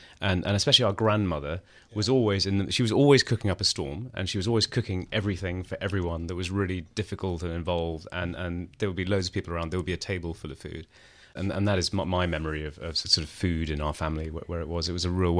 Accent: London, United Kingdom; born or raised there; also born or lived in Leicester

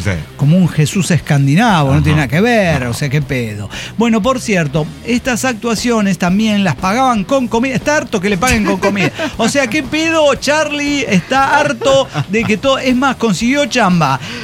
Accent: Puerto Rico; Yo soy boricua.

